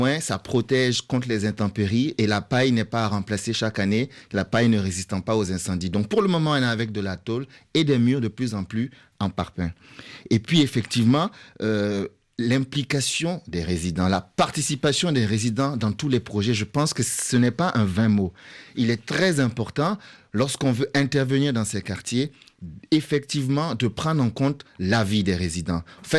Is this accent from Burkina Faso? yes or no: yes; Ouagadougou, Centre, Burkina Faso; Parce que chez nous, à Ouagadougou, les constructions sont en terre, qui est un matériau noble